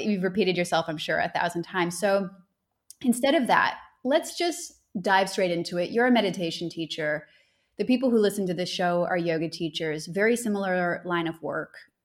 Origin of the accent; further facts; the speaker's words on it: Canada; Obviously, I'm from Canada.